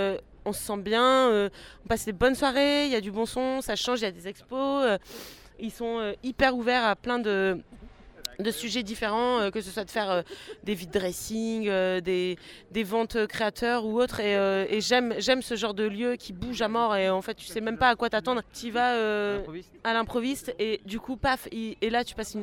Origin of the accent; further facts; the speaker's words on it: Lille, Hauts-de-France, France; il faut savoir que moi, je suis lilloise